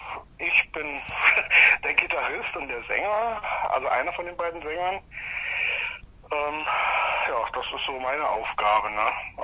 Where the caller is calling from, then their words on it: Heringen, Hesse, Germany; Wir kommen aus Heringen an der Werra. Das ist so ziemlich in der Mitte des Landes.